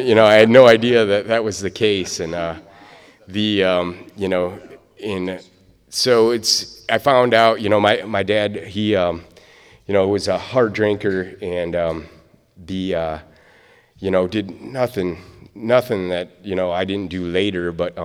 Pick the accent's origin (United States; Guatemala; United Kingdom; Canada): United States; Michigan; born there; I was born in West Michigan, and, you know, my family was, you know, just the run-of-the-mill, middle-class family